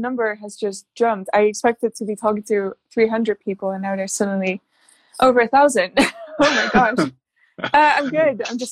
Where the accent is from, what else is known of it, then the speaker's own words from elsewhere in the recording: Netherlands; now in United Kingdom; I'm from the Netherlands. I'm currently in the UK, but I'm a Dutch artist.